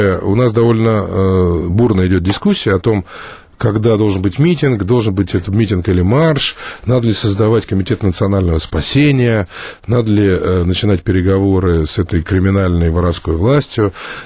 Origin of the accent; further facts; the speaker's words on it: Nizhny Novgorod, Nizhny Novgorod Oblast, Russia; тем более, что я сам из Нижнего Новгорода, и там Новый год собираюсь провести.